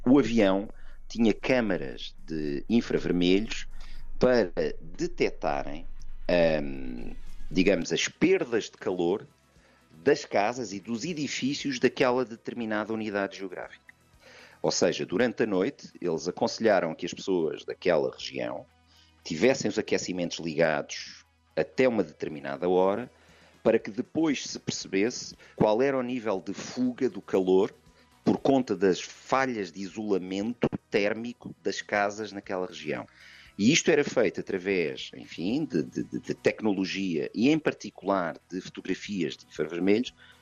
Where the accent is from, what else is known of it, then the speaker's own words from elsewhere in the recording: Portugal; sendo português